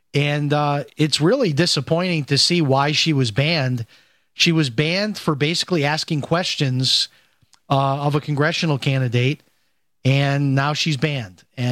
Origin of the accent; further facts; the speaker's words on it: Chicago, Illinois, United States; I grew up in Chicago, and we used to go down to the Museum of Science and Industry in downtown Chicago.